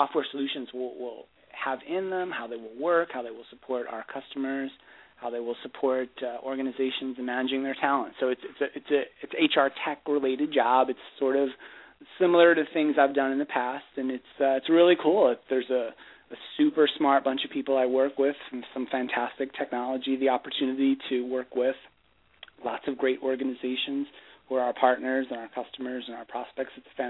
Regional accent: New Jersey, United States; my home state of New Jersey got just hammered by that storm

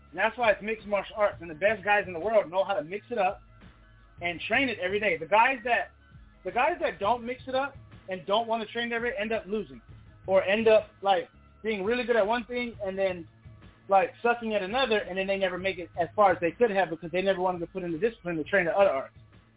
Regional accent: Detroit, Michigan, United States; I grew up in Detroit as well. So, the homies in Detroit, I've been to all the gutters. You know what I'm saying? You know, the 313, I used to live there.

